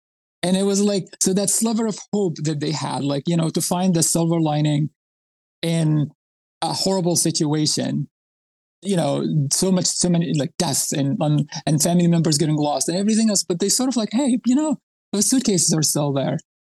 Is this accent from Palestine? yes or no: yes; Khan Yunis, Gaza Strip, Palestine; English is a second language; But for me, I grew up in the South, right? So I grew up in Khan Yunis.